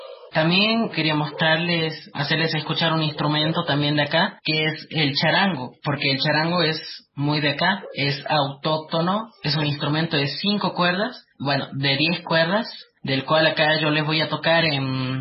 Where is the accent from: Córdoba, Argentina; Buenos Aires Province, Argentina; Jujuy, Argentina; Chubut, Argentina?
Jujuy, Argentina; La Quiaca; soy de La Quiaca, donde comienza la Argentina, frontera con Villazón, Bolivia.